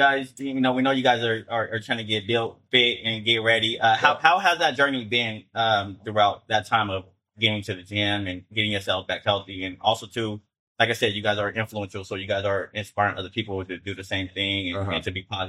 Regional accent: Fresno, California, United States; because if, you know, we're all from Fresno.

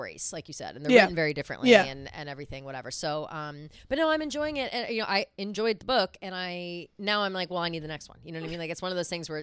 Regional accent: Ireland; And as an Irish gal, I do know.

